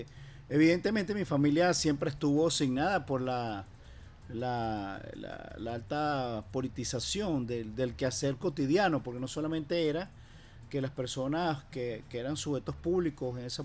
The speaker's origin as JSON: {"language": "Spanish", "town": "Caracas", "region": "Capital District", "country": "Venezuela", "tie": "born or raised there", "said": "llegamos a Propatria, a la parroquia Sucre. Ahí nací, yo nací en el Hospital de los Magallanes. Y bueno, siempre me crié en un ambiente popular"}